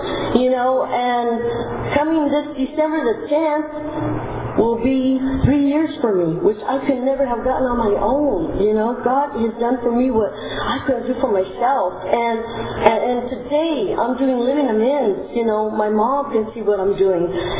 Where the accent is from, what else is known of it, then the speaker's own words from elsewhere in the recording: Hanford, California, United States; I am from Hanford, California. And I am a real alcoholic. I am 58 years old, and I've lived in Hanford my whole life.